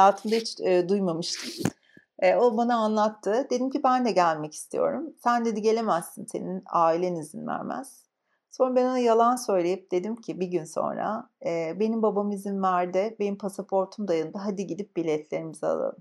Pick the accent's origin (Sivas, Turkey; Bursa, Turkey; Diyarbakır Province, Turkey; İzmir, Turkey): İzmir, Turkey; moved away as an adult; also born or lived in Antalya; now in Istanbul, Turkey; biz İzmir'de. Ben İstanbul'a 4 sene önce taşındım. Hep İzmir'de yaşadım yani orada büyüdüm. Antalya'da doğdum kaza eseri ama kaza derken yani erken doğum. Sonra hep İzmir'de yaşadım. Her neyse İzmir'den İstanbul'a geldim